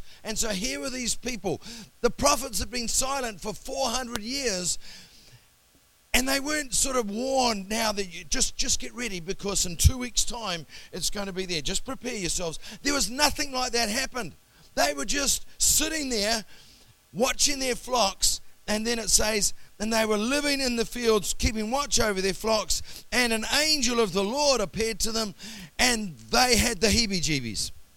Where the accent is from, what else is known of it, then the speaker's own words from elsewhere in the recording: Whakatane, Bay of Plenty, New Zealand; when I was growing up in Whakatane